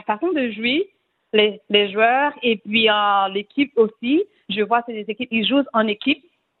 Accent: Haiti; now in Canada; Je suis haïtienne, ça fait un an que je vis ici.

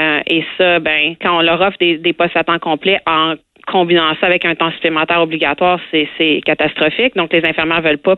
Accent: Quebec, Canada; je suis infirmière, je suis québécoise, j'habite encore au Québec.

